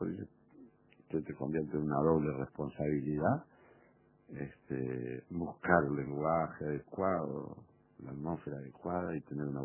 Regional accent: Minas, Lavalleja, Uruguay; also born or lived in La Macana / Caraguatá; Nací en La Macana, ahí cerquita de Florida, pero no, el liceo, la escuela fui en Caraguatá, en Tacuarembó, y el liceo fui en Minas. Me formé en Minas.

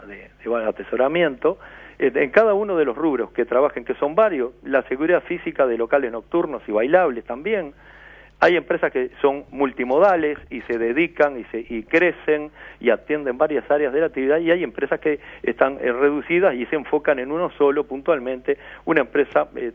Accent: Montevideo, Uruguay; porque somos ciudadanos de Montevideo

